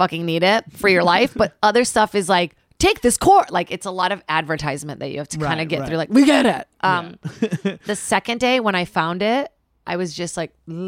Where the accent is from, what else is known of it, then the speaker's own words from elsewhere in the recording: Brazil; moved away; I'm from Brazil, born and raised.